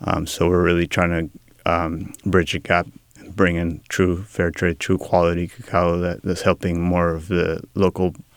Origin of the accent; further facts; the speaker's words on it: Argentina; now in Sacramento, United States; So I grew up in Argentina. I moved here in the 90s to be with my father's side of the family.